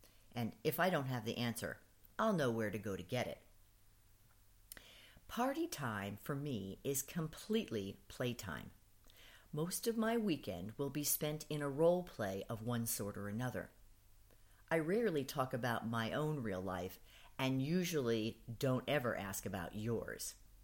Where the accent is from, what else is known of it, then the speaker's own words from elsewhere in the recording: New York, United States; Although I am originally a New Yorker, I hope you Texans will welcome me